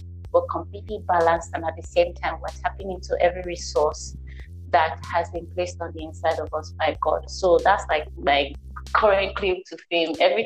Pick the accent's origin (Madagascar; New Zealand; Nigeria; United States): Nigeria; being a woman, being a Nigerian, living in Nigeria.